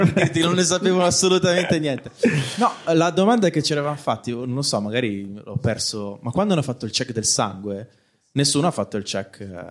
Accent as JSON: {"language": "Italian", "town": "Milan", "region": "Lombardy", "country": "Italy", "said": "vengo da Milano."}